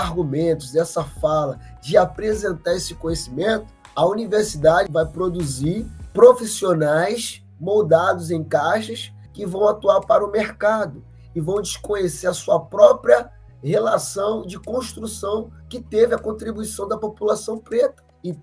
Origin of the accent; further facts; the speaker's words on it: Duque de Caxias, Rio de Janeiro, Brazil; Eu sou de Duque de Caxias, da Baixada Fluminense, né? Um homem periférico, homem preto